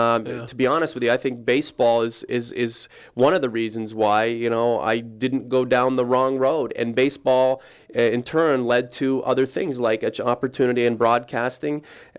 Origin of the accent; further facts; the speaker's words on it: Canada; I'm a Canadian, so you know it's almost my right to be a hockey fan